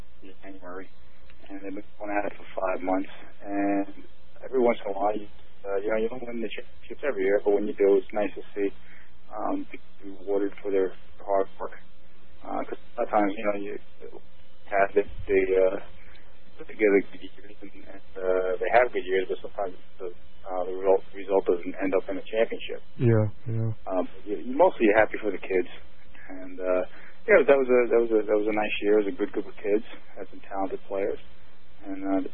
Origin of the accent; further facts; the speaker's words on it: Long Island, New York, United States; being able to play for the Yankees and growing up in Long Island